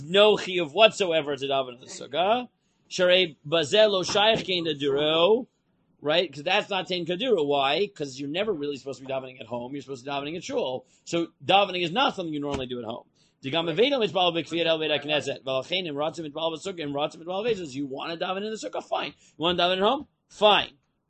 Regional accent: New York, United States; I grew up in New York, and I ate in the sook in New York

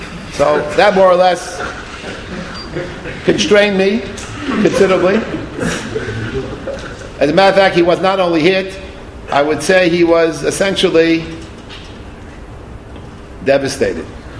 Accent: Bronx, New York, United States; I know this area well. I was here 50 years ago. I grew up in the Bronx.

